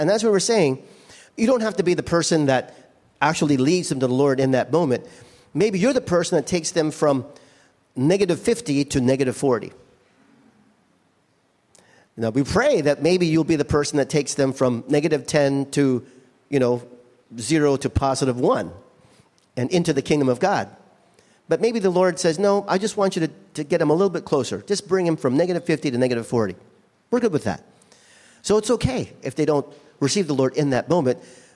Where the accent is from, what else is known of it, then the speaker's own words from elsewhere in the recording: Hawaii, United States; So how many of us growing up in Hawaii, we're surrounded by the Pacific Ocean, so you like to fish.